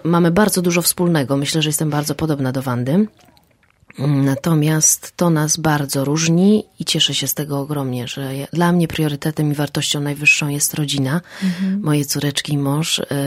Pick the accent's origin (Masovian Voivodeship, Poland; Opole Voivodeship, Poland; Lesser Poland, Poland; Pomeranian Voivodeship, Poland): Masovian Voivodeship, Poland; Przasnysz; Pochodzę z Przasnysza, to jest bliżej Mazur, więc bardziej dziewczyna taka leśno-grzybowa, rybna.